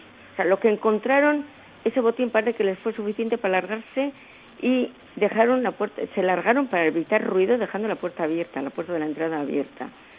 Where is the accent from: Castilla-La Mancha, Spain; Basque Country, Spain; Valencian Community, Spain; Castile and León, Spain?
Basque Country, Spain; San Sebastián; de Donosti.